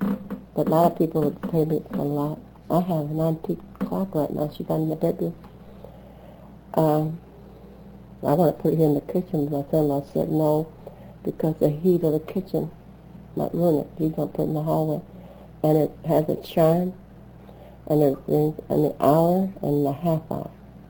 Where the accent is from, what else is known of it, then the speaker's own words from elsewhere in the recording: California, United States; I said, no, I'm from California.